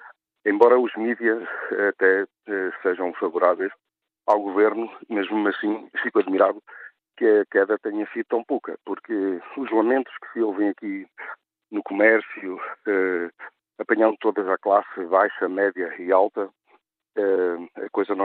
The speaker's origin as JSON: {"language": "Portuguese", "region": "North", "country": "Portugal", "said": "eu sou do Norte, mas tenho muitos amigos no Alentejo."}